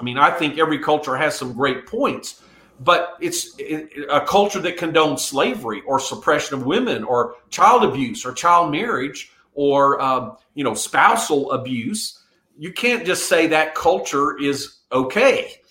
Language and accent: English; South Korea; I was raised in Korea, and at that time, Korea was a very poor country.